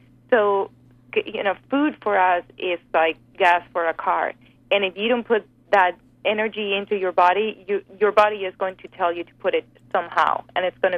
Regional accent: Spain; moved away; Well, you know, growing up in Spain, I grew up on the Mediterranean diet and I never had a problem with weight.

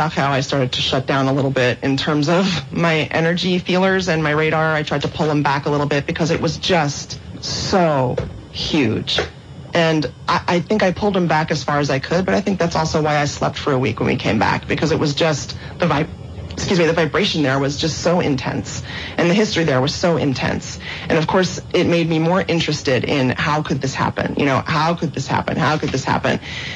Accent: New York, United States; And I thought, oh, big city. I'm from New York. I understand that. You know, maybe that's a big city mentality.

